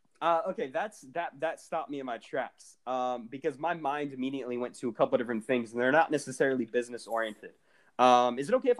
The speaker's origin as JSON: {"language": "English", "town": "Jacksonville", "country": "United States", "said": "I was like, yeah, well, I'm from Jacksonville."}